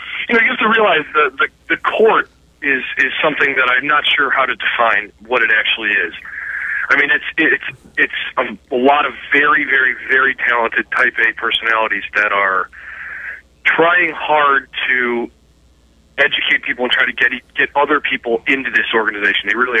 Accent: Cleveland, Ohio, United States; I was a kid from Cleveland, Ohio, who had never made a film

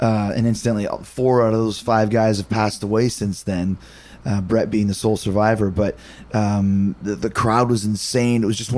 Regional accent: Winnipeg, Manitoba, Canada; I didn't grow up in Huntsville or Atlanta. I grew up in Winnipeg

